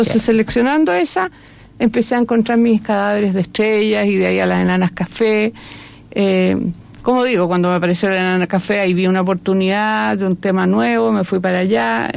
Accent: Chile; como chilena

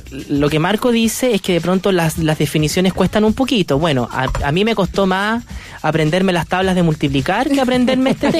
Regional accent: Chile; de reflexionar sobre lo que nos pasa como chilenos

